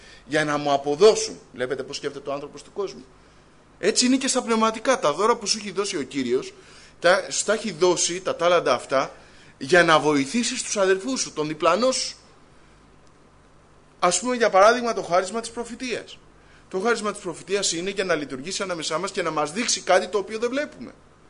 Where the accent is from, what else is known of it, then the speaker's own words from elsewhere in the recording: Greece; born there; ο Θεός έκανε χάρη σε μένα και επέτρεψε να γεννηθώ στην Ελλάδα το 1980.